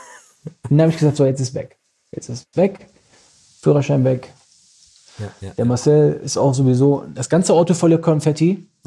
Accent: Düsseldorf, North Rhine-Westphalia, Germany; Da sind wir in den Benrader Ballon reingegangen, da, wo ich aufgewachsen bin. Ich kannte ja jeden.

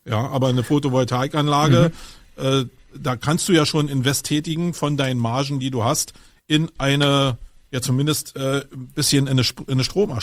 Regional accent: Berlin, Germany; Nun komme ich aus Berlin.

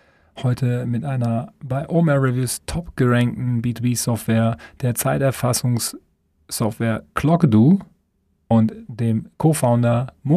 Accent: Düsseldorf, North Rhine-Westphalia, Germany; Ich komme ja aus Düsseldorf

